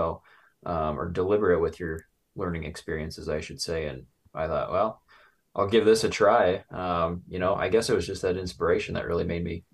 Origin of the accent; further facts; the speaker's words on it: Torrington, Wyoming, United States; Yeah, southeast near the town of Torrington. You know where that's at? Like, right up against the Nebraska border, about an hour and a half north of Cheyenne, the capital.